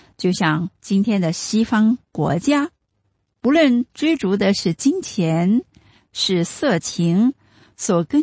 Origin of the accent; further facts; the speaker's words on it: China; 我们中国人最需要的是什么呢？